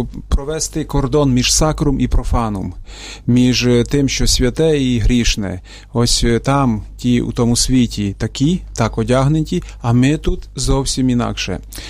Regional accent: Western Ukraine, Ukraine; я з Західної України, і там вплив московського був мінімальний.

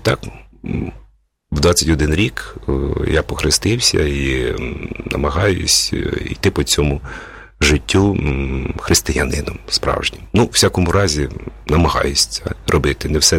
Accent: Nemyrivka, Khmelnytskyi Oblast, Ukraine; born there; Я народився на Хмельниччині, Старокостянтинівський район, село Немирівка.

